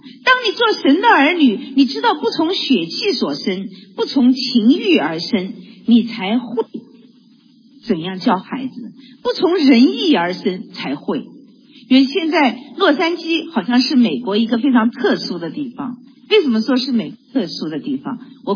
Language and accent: Chinese; Shanghai, China; now in United States; 因为我是上海人嘛，上海人就是上海女性，我祖籍是苏州